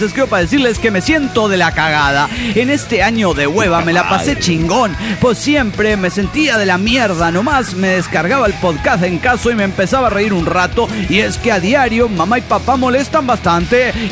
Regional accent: Chilpancingo, Guerrero, Mexico; de Chilpancingo.

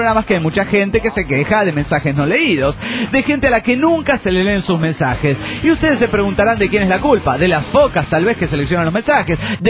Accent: Córdoba, Argentina; de Córdoba, Argentina.

